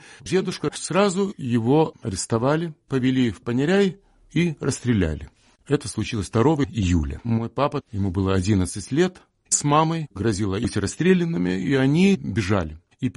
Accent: Lithuania; я чувствую вину, как литовец, я чувствую вину за тех, кто это делал.

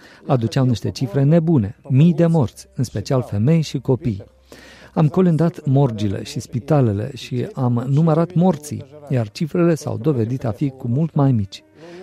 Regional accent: Tiraspol, Transnistria, Moldova; Sunt originar din Tiraspol. Acolo m-am născut, acolo am trăit cea mai mare parte din viață și am învățat acolo.

